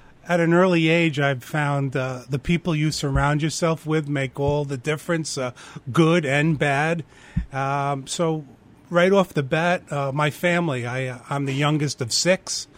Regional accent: Southampton, New York, United States; I grew up in the town of Southampton. I was born in Southampton Hospital, 1959 on March 21st.

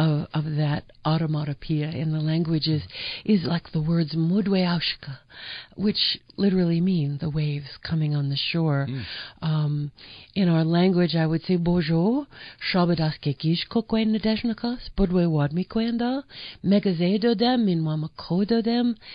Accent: New York, United States; I grew up in upstate New York.

